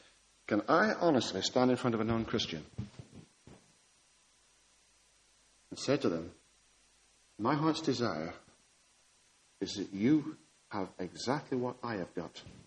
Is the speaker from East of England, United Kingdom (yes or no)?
no; North West England, United Kingdom; I come from Lancashire, so I was intrigued to see